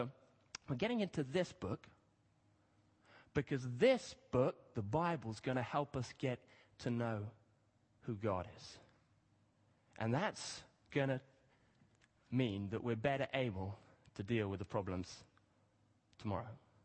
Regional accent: Kenya; I grew up in Kenya, for those who don't know that reference.

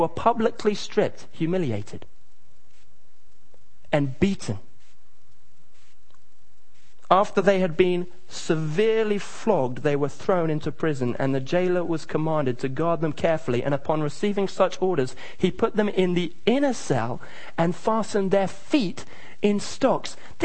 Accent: Kenya; when we had photos taken of us when I was growing up in Kenya. And my parents were missionaries

